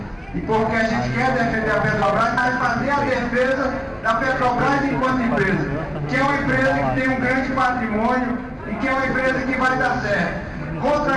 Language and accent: Portuguese; Acre, Brazil; Eu sou do estado do Acre e na década de 70 nós tivemos um processo muito forte de invasão de pessoas que vinham de vários lugares do país